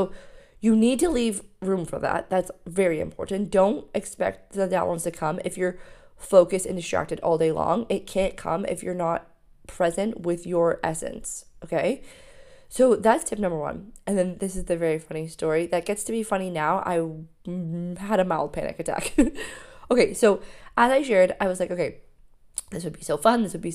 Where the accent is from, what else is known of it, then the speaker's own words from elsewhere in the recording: Ontario, Canada; And not 10 minutes from my hometown is a place called Kimberley. So he's from Kimberley, South Africa. I live next to a place called Kimberley, Ontario.